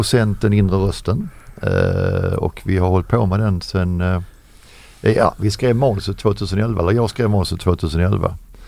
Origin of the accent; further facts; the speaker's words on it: Helsingborg, Skåne, Sweden; now in Lund, Sweden; Helsingborg ursprungligen. Ja. Jag har bott nu i Lund i många år.